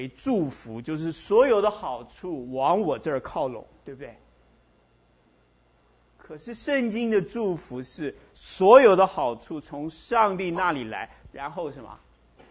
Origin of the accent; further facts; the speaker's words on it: China; 我们中国人讲福，那是很容易懂的